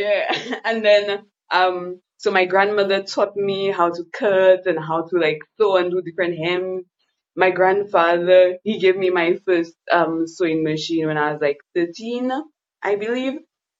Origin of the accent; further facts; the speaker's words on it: St. Lucia; Born and raised in Saint Lucia. I'm in the beautiful community of the Esikwe.